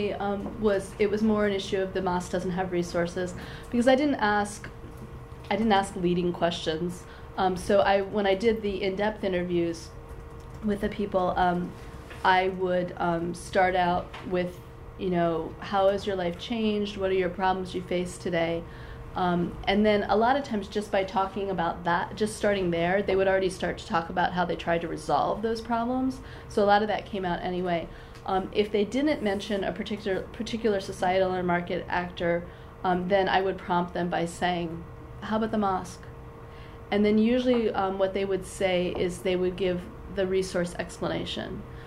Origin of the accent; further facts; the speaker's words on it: Osh, Osh Region, Kyrgyzstan; now in Bishkek, Kyrgyzstan; So in Kyrgyzstan, you know, I'm from Osh, I'm living in Bishkek